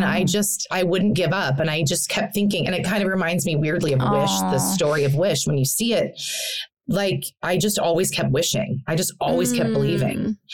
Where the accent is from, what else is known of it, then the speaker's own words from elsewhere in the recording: New York, United States; now in Los Angeles, United States; I hate LA. I'll never live in LA. I'm a New Yorker. I'm a theater girl.